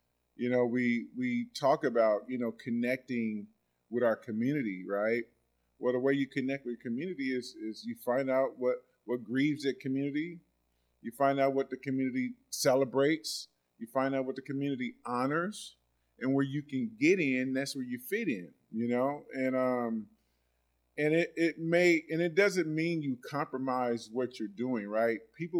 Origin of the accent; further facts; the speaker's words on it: Oakland, California, United States; I grew up in Oakland, and Berkeley was part of my stomping grounds.